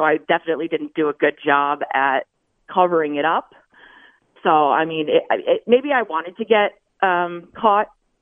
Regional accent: Maine, United States; I'm from Maine, so I was in Maine with my family

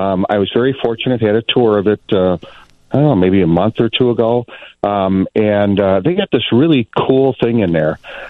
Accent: Oak Park, Illinois, United States; Yeah, wonderful community. Love Oak Park. Always, of course, be my hometown.

